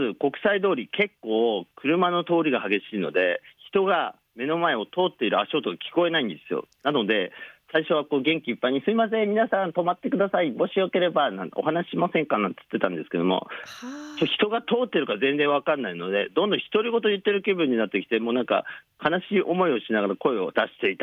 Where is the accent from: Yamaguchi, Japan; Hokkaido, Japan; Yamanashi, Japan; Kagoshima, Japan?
Hokkaido, Japan; also born or lived in Tohoku; 僕北海道出身ですし、東北に住んでいたこともあったんで、